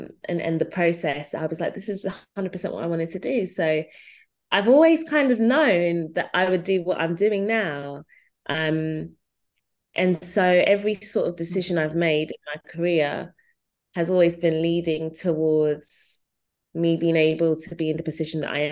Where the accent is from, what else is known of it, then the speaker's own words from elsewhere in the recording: United Kingdom; Being British, a lot of our lens, Black British, from the African diaspora, a lot of our lens here came from America.